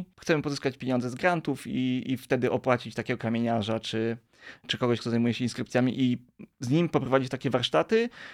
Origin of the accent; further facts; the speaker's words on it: Lubin, Lower Silesian Voivodeship, Poland; Ja pochodzę z Lubina. W Lubinie koło Legnicy nie zachował się żaden cmentarz